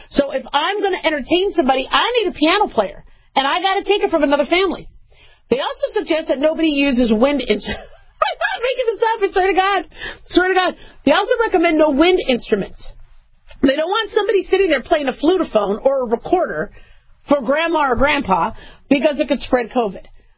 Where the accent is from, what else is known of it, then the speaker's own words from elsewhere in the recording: California, United States; born there; I was born in California. California's my state.